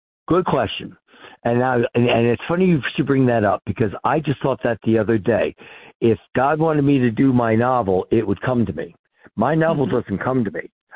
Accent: Levittown, Pennsylvania, United States; Right outside of Philadelphia, a place called Levittown. Now, we're right there on the border of the Delaware River.

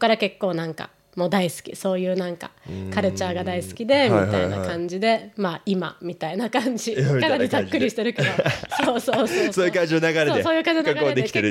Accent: Shizuoka, Japan; そこでも小学校4年生からは、うん、あの静岡、お父さんの地元が静岡だから、もうずっと静岡で育って

